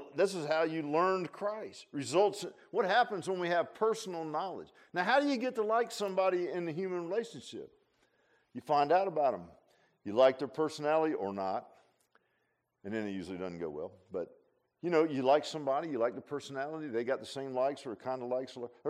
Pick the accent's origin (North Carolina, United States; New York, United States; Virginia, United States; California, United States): Virginia, United States; Virginia Beach; I grew up in Virginia Beach